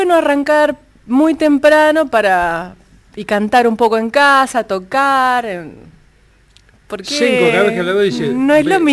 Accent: San Nicolás, Buenos Aires Province, Argentina; Sí, porque yo soy de San Nicolás, pero tengo un perfil muy rosarino, por ejemplo.

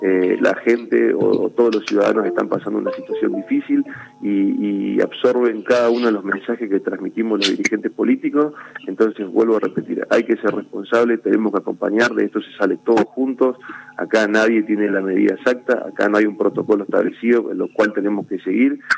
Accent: Argentina; nosotros somos Argentina

